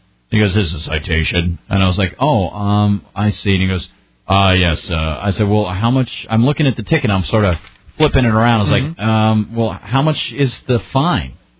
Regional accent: New Hampshire, United States; we come from New Hampshire.

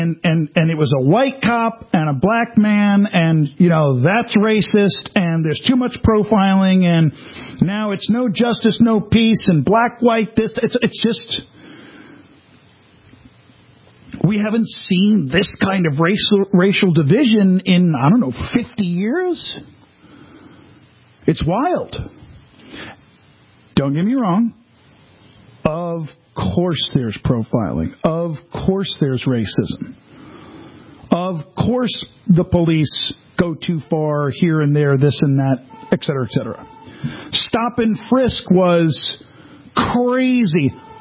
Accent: Long Island, New York, United States; also born or lived in Tucson, United States; now in Rockland, United States; Because I'm a New Yorker. I was born and raised Long Island, New York.

